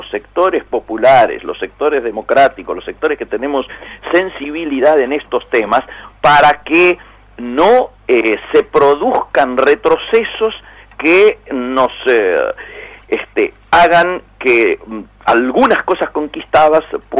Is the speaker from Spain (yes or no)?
no; Argentina